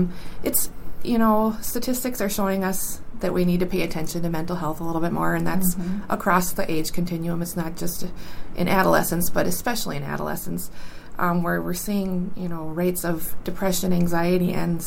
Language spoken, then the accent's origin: English; Pelican Rapids, Minnesota, United States; Well, I did grow up pretty much in Pelican Rapids, so I grew up with a lot of friends from different cultures.